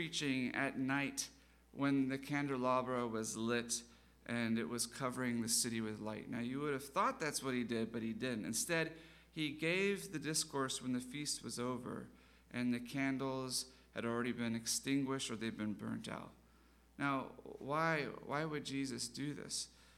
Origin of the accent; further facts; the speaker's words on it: South Africa; I grew up in South Africa, as you know, and we had a black and white television.